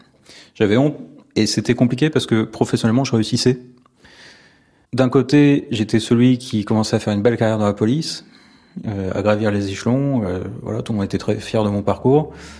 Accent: Normandy, France; j'ai 37 ans et j'habite en Normandie. J'ai grandi dans le Calvados. Mon père était gendarme, donc j'ai grandi en caserne.

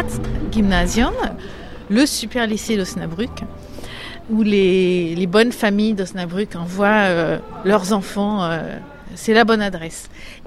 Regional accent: Auvergne-Rhône-Alpes, France; moved away as an adult; now in Germany; Ah ben moi je suis française, auvergnate, et donc ça fait une vingtaine d'années que j'habite en Allemagne.

